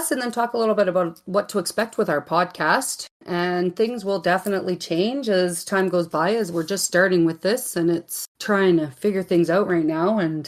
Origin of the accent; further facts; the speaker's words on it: Strathmore, Alberta, Canada; also born or lived in Porcupine Plain; because we never lived anywhere long enough for me to say this is where I'm from. But now I can proudly say I'm from Strathmore.